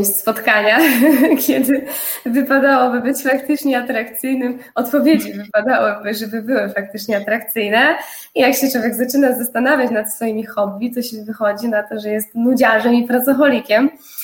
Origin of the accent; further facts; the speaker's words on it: southern Poland, Poland; ja jestem z gór, więc tak naprawdę południe Polski to jest takie bardzo bliskie memu sercu. I może to nie jestem z tych gór popularnych typu Zakopane, ale bardziej jeżeli chodzi o Beskidy.